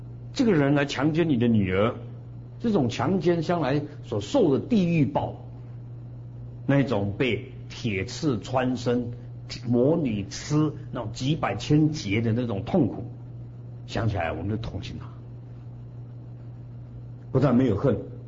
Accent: China; 我们中国人有个习惯，哎，反正我不去别人会去

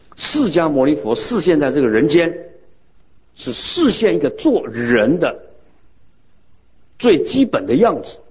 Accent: China; 以为有一个我，我们中国人叫本位主义，自私。

